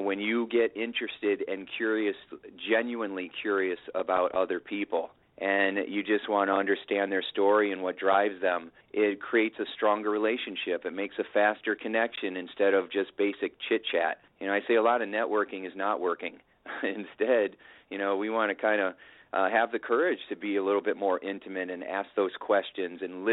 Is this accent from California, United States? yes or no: no; Indiana, United States; I've got my farmer wisdom growing up in Indiana